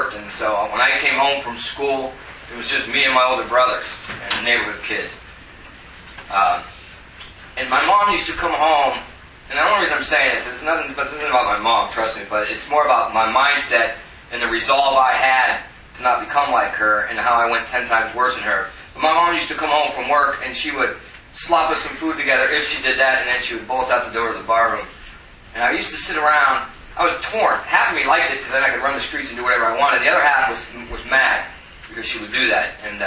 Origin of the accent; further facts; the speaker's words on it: Stockton, California, United States; I grew up in California. Grew up in this town called Stockton, California